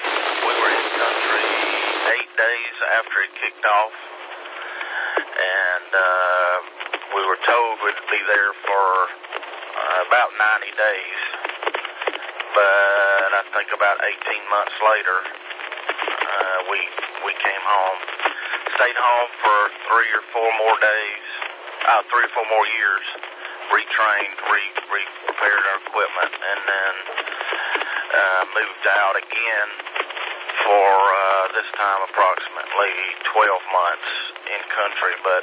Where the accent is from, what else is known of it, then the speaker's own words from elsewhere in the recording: Campobello, South Carolina, United States; I'm from Campobello, South Carolina. People from Campobello don't experience things like this.